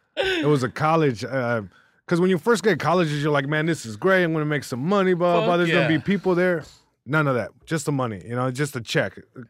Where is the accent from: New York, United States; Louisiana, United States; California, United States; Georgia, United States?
California, United States; Long Beach; Yeah, I was born here. I was born here, born and raised in Long Beach.